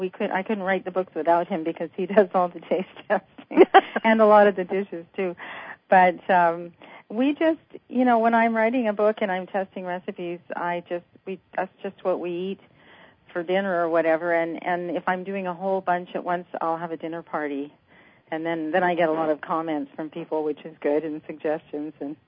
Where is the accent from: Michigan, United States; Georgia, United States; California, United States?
California, United States; I grew up in California, and he was in the wine business. I actually lived in a winery when I was young